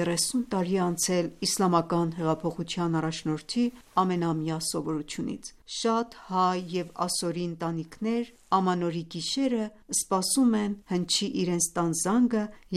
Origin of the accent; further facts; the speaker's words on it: Iran; Մենք կարծում ենք, որ իրանցի ենք։ Մենք քրիստոնյաներս իսլամական հանրապետությունից շատ գոհ ենք, անչափ։